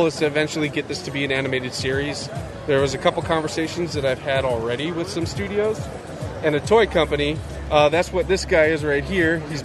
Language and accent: English; Atlanta, Georgia, United States; also born or lived in Chicago; No, I'm actually from Atlanta. Well, I lived in Chicago, then moved to Atlanta recently